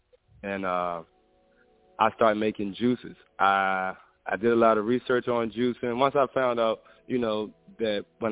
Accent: Richmond, Virginia, United States; I grew up in Richmond. I lived in Churchill for a minute and then grew up on the south side.

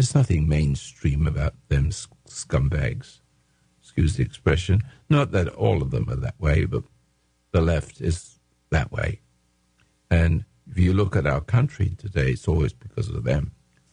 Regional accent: Houston, Texas, United States; now in California, United States; I came from Houston, and with my four kids, and then the fifth kid was born in California.

